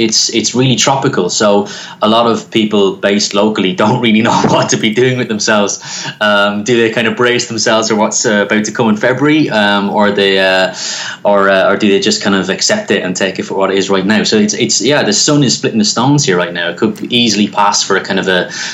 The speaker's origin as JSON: {"language": "English", "country": "Ireland", "moved": "as an adult", "lives_now": "Toronto, Canada", "said": "I'm originally from Ireland and spent the majority of my life in Ireland working for RTE and Setanta and News Talk Radio and all those bits and pieces, and now residing in Toronto"}